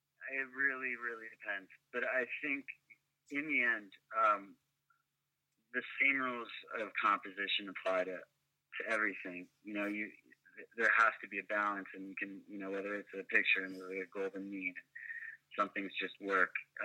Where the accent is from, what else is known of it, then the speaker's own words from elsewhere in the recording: Vancouver, British Columbia, Canada; I grew up in Vancouver